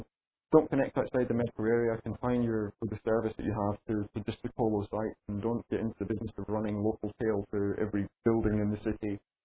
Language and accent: English; Edinburgh, Scotland, United Kingdom; in my hometown of Edinburgh in Scotland